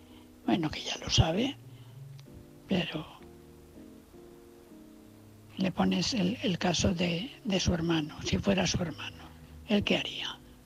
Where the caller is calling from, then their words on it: Valencia, Valencian Community, Spain; de Valencia.